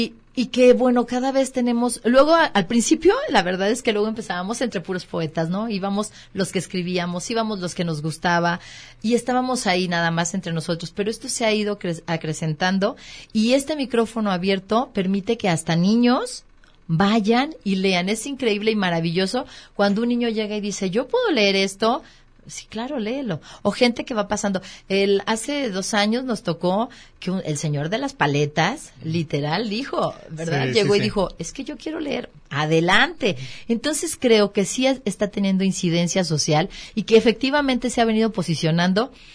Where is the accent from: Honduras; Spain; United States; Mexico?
Mexico; Lagos de Moreno, Jalisco; los que somos de aquí de Lagos